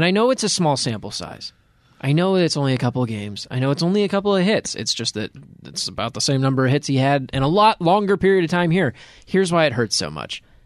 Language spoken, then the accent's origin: English; Cleveland, Ohio, United States; Sorry, I call it the Jake. I'm from Cleveland.